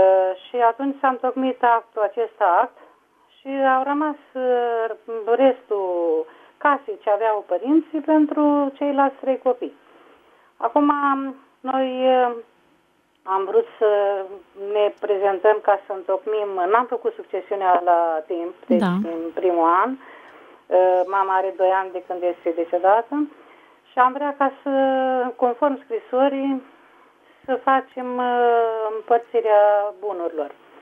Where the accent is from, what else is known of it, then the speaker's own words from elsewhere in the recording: Suceava, Suceava County, Romania; sunt din Suceava.